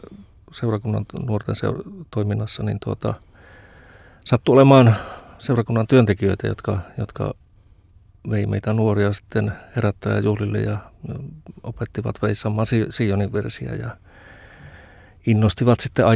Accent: Suomussalmi, Kainuu, Finland; minä olen kotoisin Kainuusta Suomussalmelta ja sillä tavalla koti ei ollut mitenkään sillä niin kuin niin sanottu herännäiskoti, että tavallisia luterilaisia kristittyjä

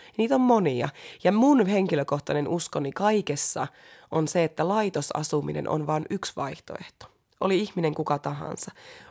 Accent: Eastern Finland, Finland; now in Helsinki, Finland; mie oon kokenut Helsinkiin muutettua, niin mä oon Itä-Suomesta tosiaan kotoisin, niin että on välillä vaikea olla myös yksin.

